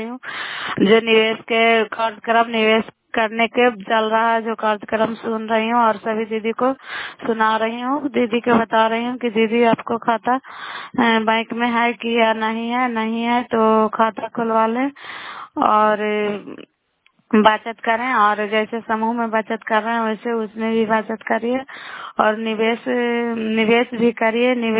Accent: Bairiganj, Bihar, India; नालंदा जिला कराए ब्लॉक मकराता पंचायत ग्राम बैरीगंज के निवासी हूँ

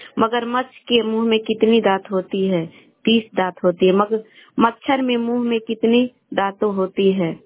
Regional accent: Bihar, India; मैं गोवा से शेखपुरा से बोल रही हूँ, पटना जिला के रहने वाले हूँ।

